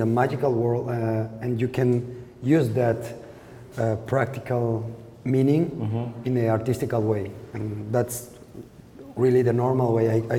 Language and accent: English; Lagos de Moreno, Jalisco, Mexico; Yeah, in Lagos de Moreno.